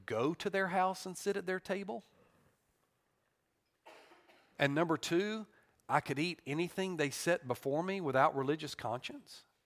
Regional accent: Southern United States, United States; It just doesn't make sense to me, though, as a Southerner, why you wouldn't want grits and fried okra.

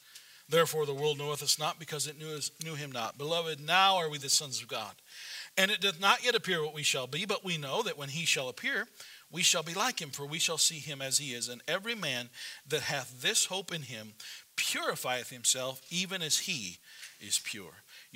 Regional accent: United States; I like talk radio. I'm an American.

